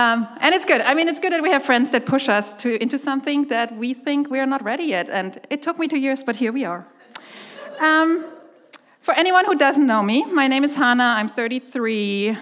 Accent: Germany; English is a second language; So, Germany, that's it.

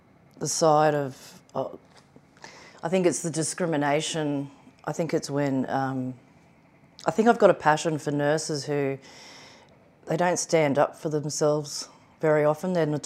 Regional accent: Brisbane, Queensland, Australia; Well, growing up in Brisbane and having the Gold Coast as my backyard, we were always at the beach.

